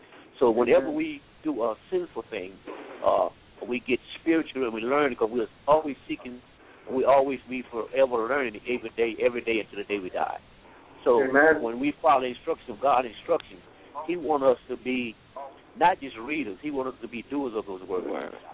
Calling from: Columbia, South Carolina, United States; We're calling from Columbia, South

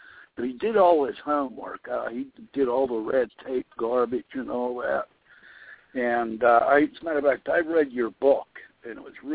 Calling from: Pennsylvania, United States; Yeah, Ben, I'm from Pennsylvania. My son lives up in Rhode Island

